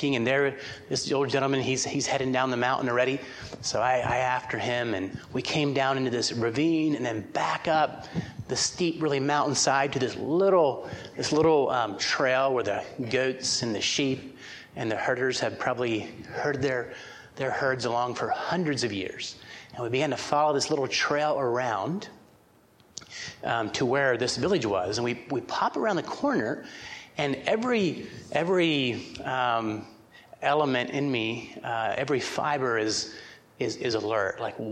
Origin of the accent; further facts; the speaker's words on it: Pennsylvania, United States; because as an American person, I grew up in central Pennsylvania.